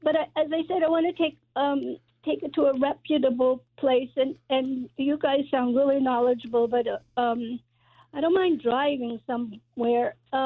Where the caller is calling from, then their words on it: Millbrook, New York, United States; I'm calling from Millbrook, New York.